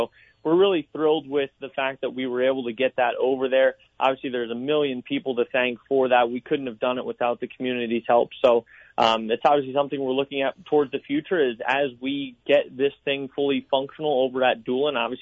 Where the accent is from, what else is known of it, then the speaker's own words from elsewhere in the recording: Philadelphia, Pennsylvania, United States; Originally from Philadelphia.